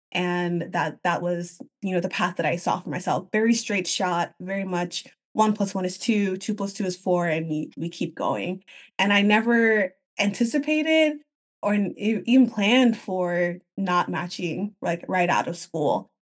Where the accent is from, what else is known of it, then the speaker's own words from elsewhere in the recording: Austin, Texas, United States; moved away as an adult; now in San Francisco, United States; And I came to California by way of Texas. I was born and raised in the Austin area, went to pharmacy school at Texas A&M.